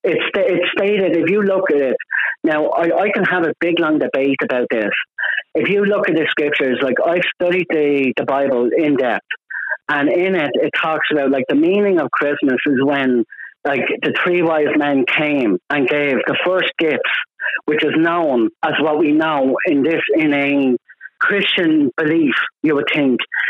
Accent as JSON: {"language": "English", "country": "Ireland", "tie": "born or raised there", "said": "growing up in Ireland"}